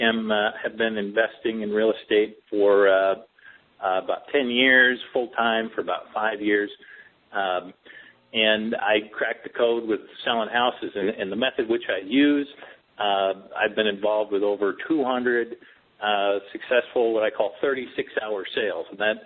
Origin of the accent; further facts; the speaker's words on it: Midwest, United States; I grew up in the Midwest, the youngest of a single-parent mom, and I grew up below the poverty line